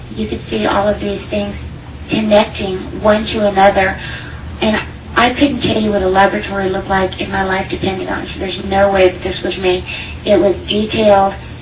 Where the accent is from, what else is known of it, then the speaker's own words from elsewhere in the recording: California, United States; And I thought, okay, this is where I grew up in California, this area